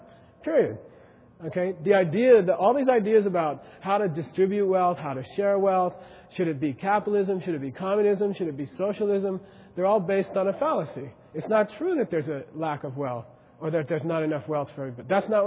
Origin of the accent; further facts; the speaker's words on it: Phoenix, Arizona, United States; In my, where I grew up in Phoenix, Arizona, it was called Running Numbers.